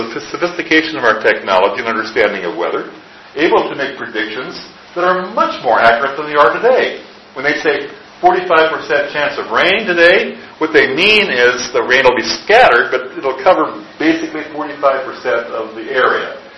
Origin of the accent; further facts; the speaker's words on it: Midwest, United States; now in North Carolina, United States; We know how to predict weather much better now than we did when I grew up in the Midwest.